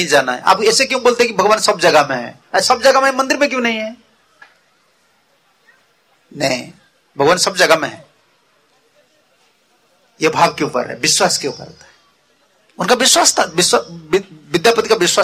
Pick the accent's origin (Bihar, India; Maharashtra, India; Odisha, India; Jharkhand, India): Odisha, India; Hindi is a second language; मेरा हिंदी इतना शुद्ध नहीं है, मैं उड़िया आदमी हूं